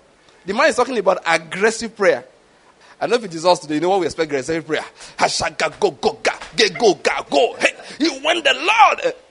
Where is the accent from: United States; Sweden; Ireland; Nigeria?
Nigeria; At least as a Nigerian, you have to wake up in the morning.